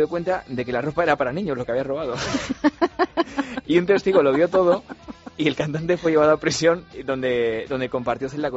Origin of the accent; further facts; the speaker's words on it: Valladolid, Castile and León, Spain; Antiguamente también en mi tierra, en Valladolid, se celebraban